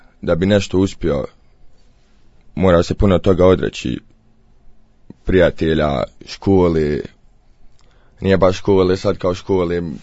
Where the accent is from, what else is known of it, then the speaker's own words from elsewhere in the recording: Vareš, Zenica-Doboj Canton, Bosnia & Herzegovina; dolazim iz Vareša.